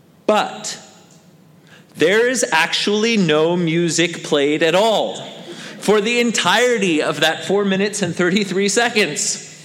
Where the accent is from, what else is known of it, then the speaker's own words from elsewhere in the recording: California, United States; I mean, I'm from California. There could be an earthquake at any given moment, and that produces sound, okay?